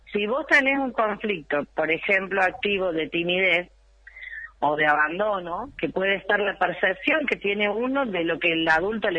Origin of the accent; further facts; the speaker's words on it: Córdoba, Argentina; born there; nací en Córdoba, entonces tengo un lenguaje metafórico, bien a lo cordobés.